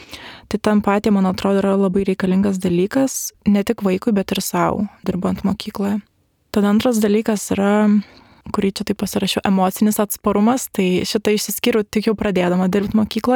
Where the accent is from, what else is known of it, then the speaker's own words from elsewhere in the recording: Vilnius, Vilnius County, Lithuania; now in Kaunas, Lithuania; Pirmi metai Kaune, šiaip esu iš Vilniaus, tai prieš tai dirbau Vilniuje